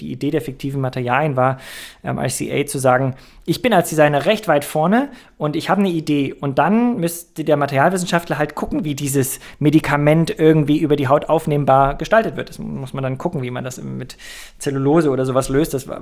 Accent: Halle, Saxony-Anhalt, Germany; also ich bin Hallenser, kein Halunke, Hallenser, hier geboren

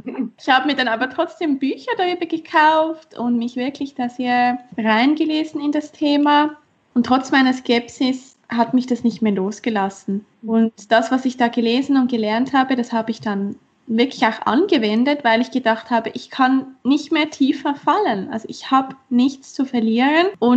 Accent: Switzerland; Also, wie gesagt … Ich komme aus der Schweiz

